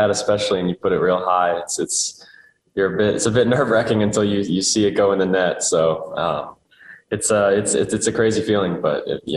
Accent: United States; accent: American; I haven't quite, I think I still sound American, I hope at least.

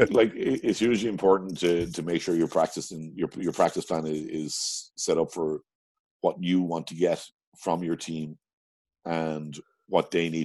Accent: Midlands, Ireland; Let's say I'm from the Midlands, so yeah.

